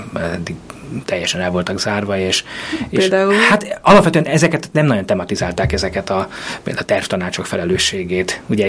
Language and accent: Hungarian; Mosonmagyaróvár, Győr-Moson-Sopron, Hungary; Az én szülővárosom kvázi főtere egy olyan tér, ahol senki nem lakik. Az egész téren valami 4-5 vagy 6 épület van. Ez Mosonmagyaróvár.